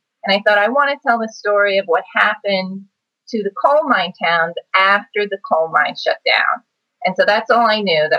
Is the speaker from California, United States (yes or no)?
no; Queens, New York, United States; Now, I grew up in Queens, but my grandfather lived in northeastern Pennsylvania